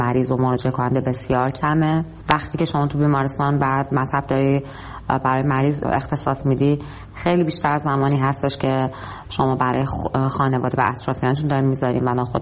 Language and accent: Persian; Iran; moved away as an adult; now in Oman; من الان خودم 3 ساله که از ایران مهاجرت کردم و حالا عمان رو انتخاب کردم به عنوان مقصد اولم.